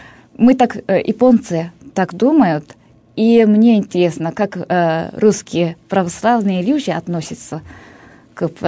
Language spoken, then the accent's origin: Russian; Japan; Russian is a second language; тогда я не сказала, что я из Японии, потому что если я говорю, я из Японии